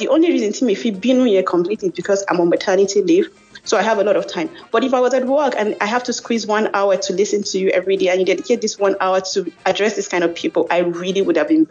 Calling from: Zurich, Switzerland; I'm calling you from Zurich.

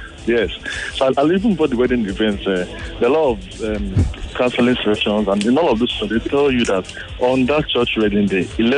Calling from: Lagos, Nigeria; I'm calling from Lagos.

